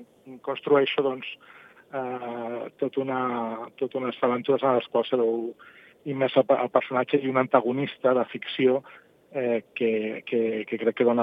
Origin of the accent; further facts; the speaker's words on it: Vilosell, Catalonia, Spain; Totes aquestes vivències que des de tants anys del meu Vilosell, no?, i de tota la meva comarca, no?, Ajudes de Rigues